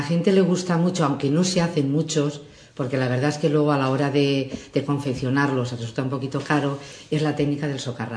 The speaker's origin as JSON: {"language": "Spanish", "region": "Valencian Community", "country": "Spain", "said": "yo soy valenciana."}